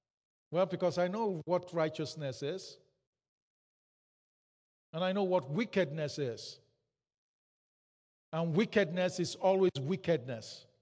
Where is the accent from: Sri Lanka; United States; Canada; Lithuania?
Canada; I know I'm Canadian, and I should not be talking to you about things that are happening down south that much because I'm Canadian.